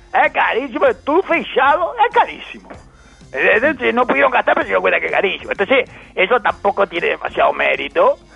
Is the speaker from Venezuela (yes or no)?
no; Uruguay